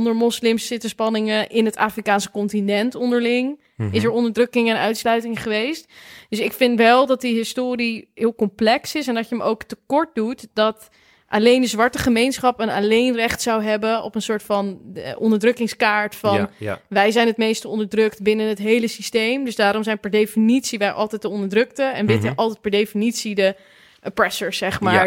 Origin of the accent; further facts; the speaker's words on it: Netherlands; Ik denk wel dat wij sowieso als Nederlanders een heel raar zelfbeeld hebben.